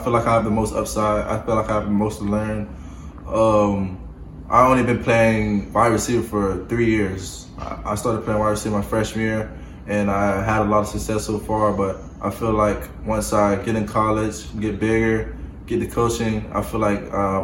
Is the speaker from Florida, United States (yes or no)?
yes; Florida, United States; My mindset, I feel like I'm from Florida, so I feel like we're the best.